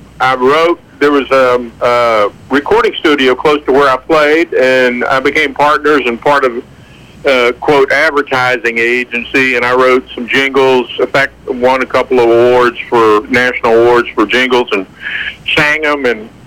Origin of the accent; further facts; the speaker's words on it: Fort Worth, Texas, United States; one that I grew up with in Fort Worth and one that was from Lubbock.